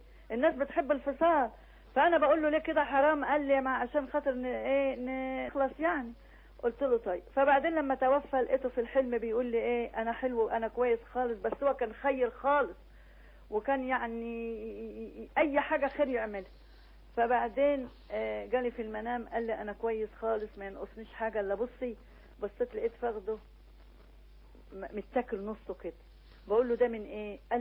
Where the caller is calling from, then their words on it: Gharbia, Egypt; ايوه حضرتك، انا بكلمك من الغربية